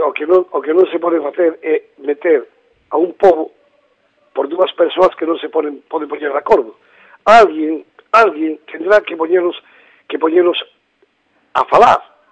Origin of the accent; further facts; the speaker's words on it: Galicia, Spain; como bon galego que son